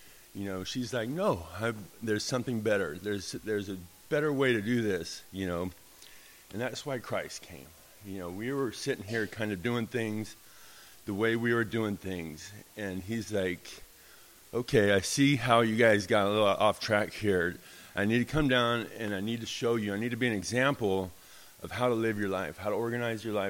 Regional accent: Merced, California, United States; I've been born and raised in Merced my whole life, so I know what to expect when I go to that area.

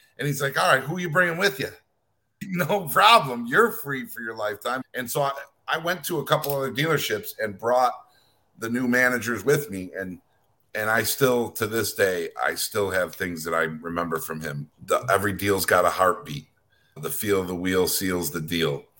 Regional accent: Rochester, New York, United States; And so we come from the same, we come from Rochester, New York.

